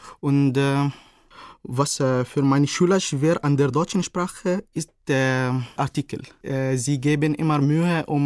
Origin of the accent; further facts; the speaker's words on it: Cairo, Cairo Governorate, Egypt; Ich komme aus Kairo, aus Ägypten. Aber zurzeit arbeite ich in Sharm el-Sheikh. Das ist eine schöne Stadt am Roten Meer.